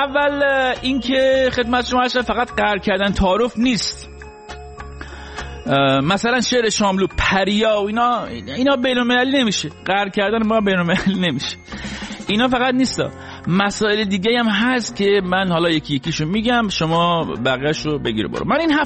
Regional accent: Iran; now in United States; البته که من خودم وقتی از ایران اومدم بیرون فهمیدم جوامعی که من تجربه کردم بیرون ایران البته اینا اصلا همچین پدیده ای ندارن

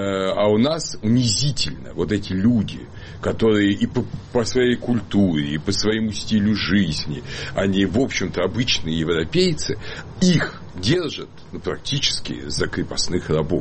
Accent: Moscow, Russia; Я всю жизнь прожил в Москве. Я родился в Москве. Всю жизнь прожил в Москве.

